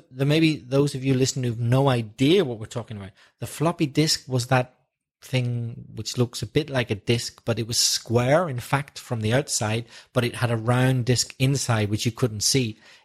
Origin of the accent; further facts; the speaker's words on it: Belfast, Northern Ireland, United Kingdom; I certainly did, yeah. And my mum kept the milkman on as long as she could until I think the company just stopped and went out of business.